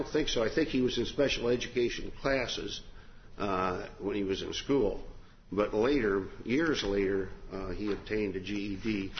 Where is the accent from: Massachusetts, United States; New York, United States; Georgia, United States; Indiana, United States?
Indiana, United States; Madison; Good morning, Your Honors. … from Madison, Indiana.